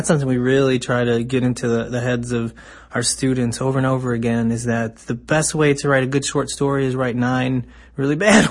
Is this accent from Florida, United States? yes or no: no; Chicago, Illinois, United States; nobody in my neighborhood, I grew up on the South Side in Chicago, nobody really read books.